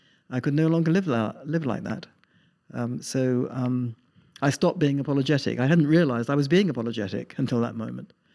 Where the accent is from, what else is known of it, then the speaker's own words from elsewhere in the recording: United Kingdom; Really, I mean, I come from Britain. That's where I was born and brought up.